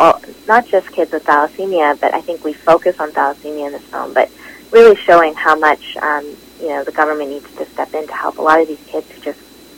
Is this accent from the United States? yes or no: no; Canada; being a Canadian, an Indo-Canadian